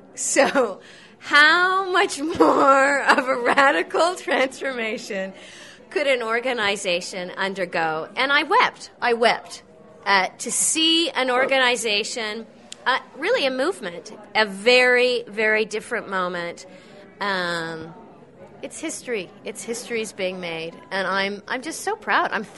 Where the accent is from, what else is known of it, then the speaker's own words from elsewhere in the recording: Canada; I come from Canada, and I was considered an international board member.